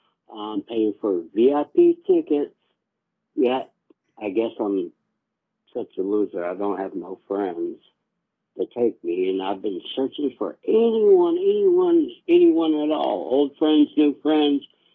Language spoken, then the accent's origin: English; Greensboro, North Carolina, United States; I'm from Greensboro, North Carolina.